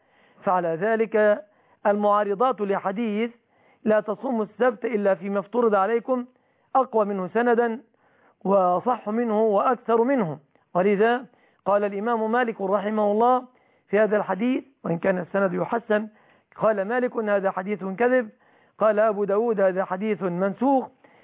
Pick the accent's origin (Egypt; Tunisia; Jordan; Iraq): Egypt; اما اللحوم التي تشترى من الجزارين في بلادنا مصر فبلادنا والحمد لله مسلمة